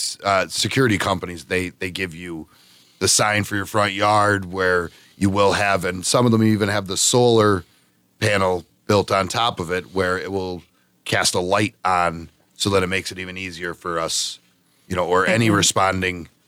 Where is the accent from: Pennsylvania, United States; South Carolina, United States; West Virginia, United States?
Pennsylvania, United States; Dunmore; growing up in Dunmore, that's how it's always been.